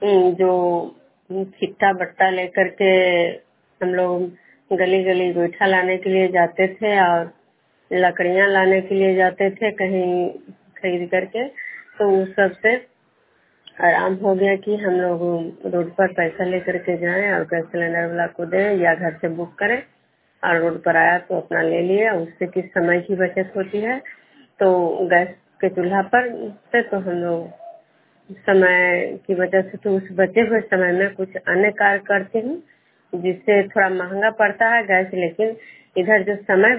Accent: Vishnupur, Bihar, India; मैं विष्णुपुर ग्राम खुजरा पंचायत नालंदा जिला नगरोसा प्रखंड के निवासी हूँ।

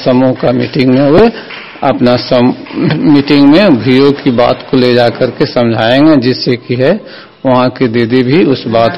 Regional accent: Nagarnausa, Bihar, India; घर का छ्यामा है, ब्लॉक नगर नौसा, जिला नालंदा के निवासी हूँ।

